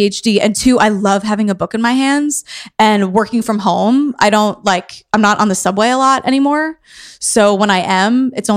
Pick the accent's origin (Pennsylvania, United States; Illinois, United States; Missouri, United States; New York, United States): New York, United States; Queens; Oh, I am from Queens.